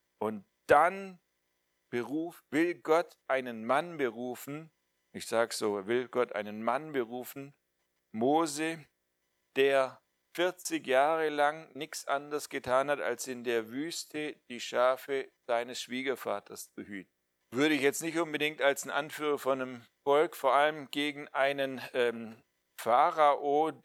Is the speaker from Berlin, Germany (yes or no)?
no; Baden-Württemberg, Germany; aber als Schwabe richtig zu sprechen, das ist echt schwer.